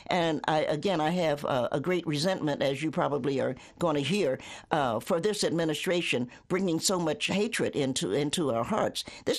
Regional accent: Ohio, United States; also born or lived in Tennessee; I'm a Tennessean by birth, but I grew up in Ohio.

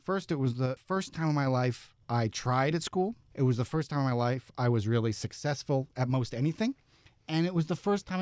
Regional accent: New York City, New York, United States; So I grew up in New York City, and this was the 1990s, right?

